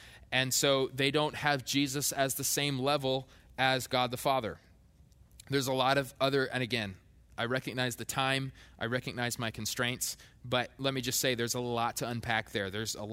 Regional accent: Queen Creek, Arizona, United States; I grew up here in Queen Creek, okay?

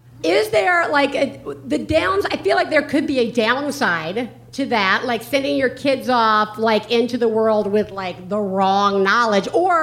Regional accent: the South, United States; I'm from the South. Lord is left, Jesus is right.

